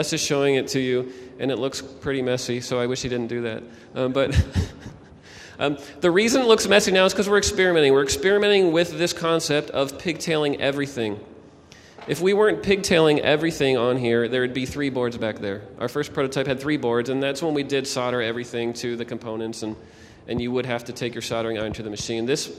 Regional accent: Austin, Texas, United States; Yes, we're actually from Austin, Texas. We have a couple of big arcades down there.

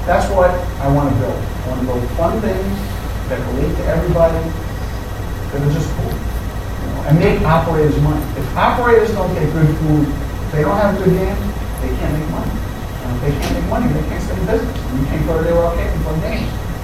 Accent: Brooklyn, New York, United States; Can you tell I'm from Brooklyn?

